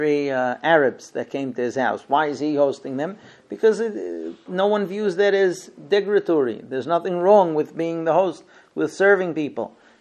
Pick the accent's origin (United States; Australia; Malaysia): United States; But I come from the United States, and I can tell you that I see a lot of positive in the United States.